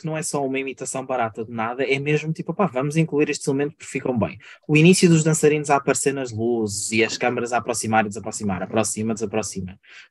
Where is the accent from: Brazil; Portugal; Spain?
Portugal; em princípio nós somos portugueses ouvindo-nos e em Portugal é legal fazer esse tipo de coisas